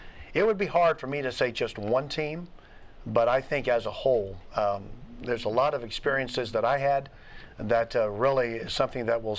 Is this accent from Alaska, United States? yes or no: no; Missouri, United States; also born or lived in Arkansas; now in Warrensburg, United States; Born in the great state of Arkansas, but lived most of my life in Missouri. Went to high school in Bell, Missouri, which is south of Jefferson City.